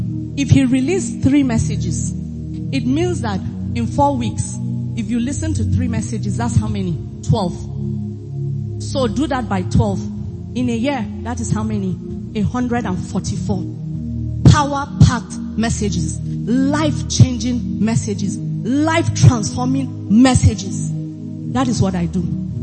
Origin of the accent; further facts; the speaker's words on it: Maiduguri, Borno, Nigeria; I went to Unimed, part one and part two. So I am a full grown daughter of Maiduguri.